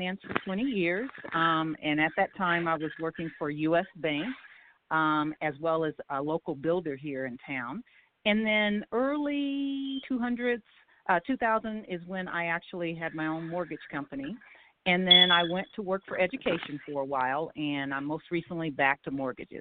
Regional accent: Longview, Texas, United States; now in Denver, United States; I'm originally from Longview, Texas, East Texas.

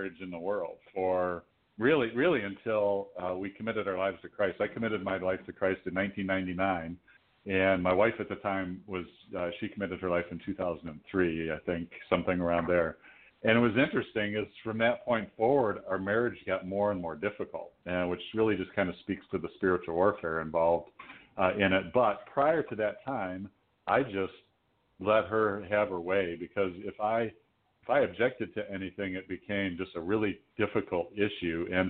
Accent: Toledo, Ohio, United States; Well, I'm from the Toledo, Ohio area, Northwest Ohio, and in Buckeye country, and have lived here most of my life.

